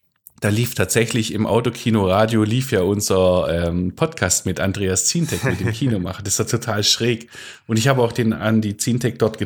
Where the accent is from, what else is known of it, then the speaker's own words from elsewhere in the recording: Sindelfingen, Baden-Württemberg, Germany; Also ganz früher bin ich im Eichholz aufgewachsen.